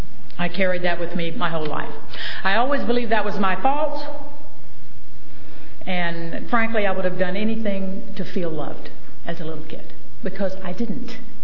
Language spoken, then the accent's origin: English; Arkansas, United States; But I'm from Arkansas. That's where I was born.